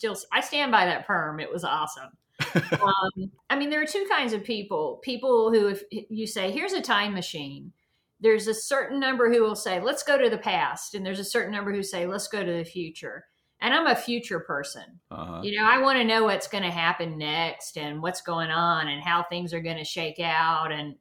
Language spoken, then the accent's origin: English; the South, United States; Well, it's, you know, I come from the South, and everything has a story.